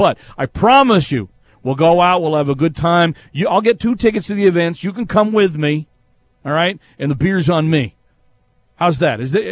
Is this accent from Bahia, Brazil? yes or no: no; Natal, Rio Grande do Norte, Brazil; English is a second language; So if you like warm weather, you should head to my hometown at the other side of Brazil, Natal.